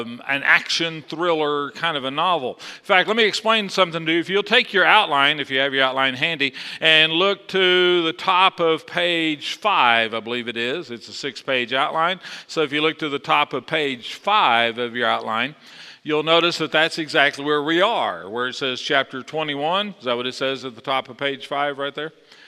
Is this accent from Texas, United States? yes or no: yes; Texas, United States; But, you know, he assumed I liked it because I was from Texas.